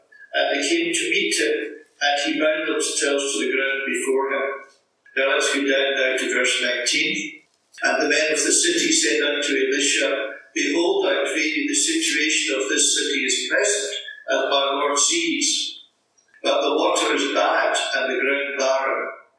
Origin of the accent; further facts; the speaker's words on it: Glasgow, Scotland, United Kingdom; from Glasgow.